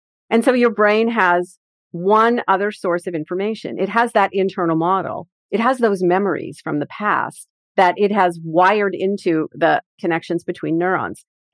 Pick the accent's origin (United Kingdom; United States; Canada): Canada; I grew up in Canada, so my brain wired itself to being a hockey fan.